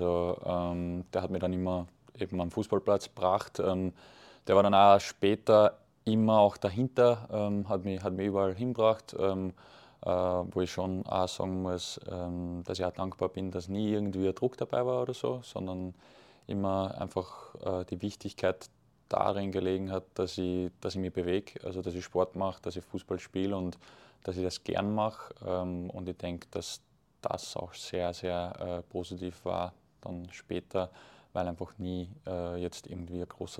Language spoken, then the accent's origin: German; Eferding, Upper Austria, Austria; also born or lived in Christkirchen; ich bin in Christkirchen geboren in Oberösterreich, bin dann in Eferding aufgewachsen